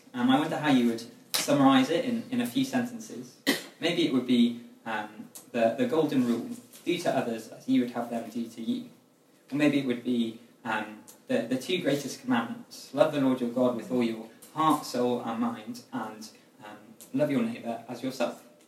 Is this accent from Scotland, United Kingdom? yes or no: no; Hexham, North East England, United Kingdom; I've been in Durham for 4 years. I came to study here in 2015 from a town called Hexham, which is not too far from here. So I grew up in Hexham Community Church